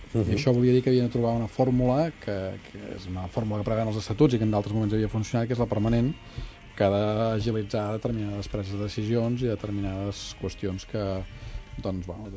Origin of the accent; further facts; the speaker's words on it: Catalonia, Spain; que soc català, aquí no hi ha aquesta tradició